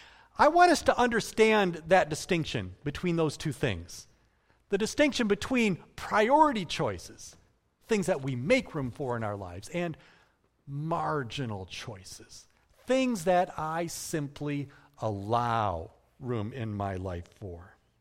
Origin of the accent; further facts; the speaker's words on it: Michigan, United States; I was born and raised here in West Michigan, like many of you. I was born into a Christian family that always went to church, like many of you.